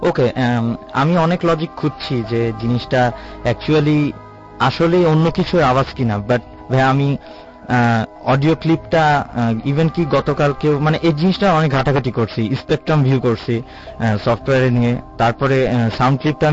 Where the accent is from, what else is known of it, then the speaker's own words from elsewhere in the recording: Rajshahi, Rajshahi Division, Bangladesh; দেন আমি আমার হোম টাউনে যাই রাজশাহীতে